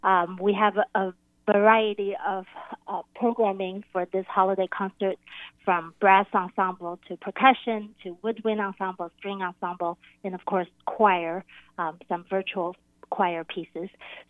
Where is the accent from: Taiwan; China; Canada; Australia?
Taiwan; moved away as an adult; now in Seattle, United States; And I grew up in Taiwan. And I was a violin major and a piano minor when I was in school, in the music schools in Taiwan. And I came to the United States when I was 18.